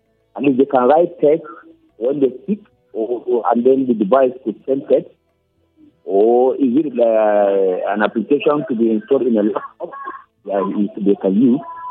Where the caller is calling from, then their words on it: Trinidad & Tobago; I'm calling from Trinidad.